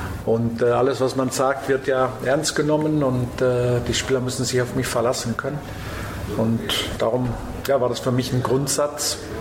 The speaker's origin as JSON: {"language": "German", "town": "Lörrach", "region": "Baden-Württemberg", "country": "Germany", "tie": "born or raised there", "said": "Die Bodenständigkeit hat ja natürlich auch mit meiner Heimat was zu tun. Und eigentlich wollte ich nie früher weg von Lörrach, sondern immer in Lörrach bleiben."}